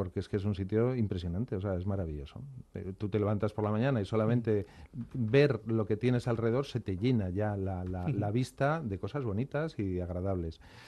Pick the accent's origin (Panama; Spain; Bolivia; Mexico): Spain; Community of Madrid; now in La Iruela, Spain; yo soy madrileño. Soy madrileño y yo elegí La Iruela